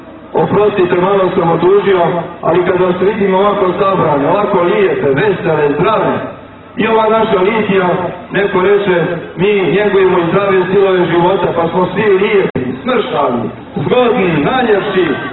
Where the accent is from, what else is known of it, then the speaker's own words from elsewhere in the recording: Montenegro; Mi smo državljani ove države, mi volimo ovu zemlju, ja sam iz Belopavlića, ja, moji ne pamte od kad smo došli tu. Svi su mi ovdje rođeni, svi su mi sahranjeni